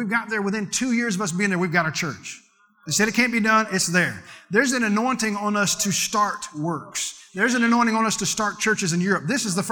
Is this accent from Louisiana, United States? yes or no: yes; Louisiana, United States; I'm from Louisiana. We have alligators.